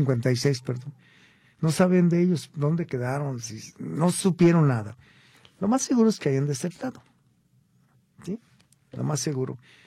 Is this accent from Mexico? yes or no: yes; Mexico; Somos muy mexicanos porque ganó la selección, pero nos enojamos porque perdió